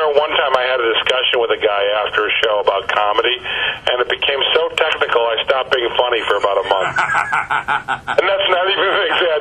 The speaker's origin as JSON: {"language": "English", "town": "Chicago", "region": "Illinois", "country": "United States", "lives_now": "Los Angeles, United States", "said": "people say, where are you from? I say, I live in Los Angeles, but I'm from Chicago."}